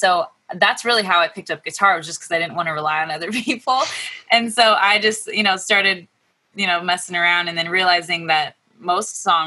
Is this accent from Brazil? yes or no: no; California, United States; now in Los Angeles, United States; I grew up actually close to where I'm at now. I'm in LA now, but I grew up in a place called the Inland Empire, Southern California.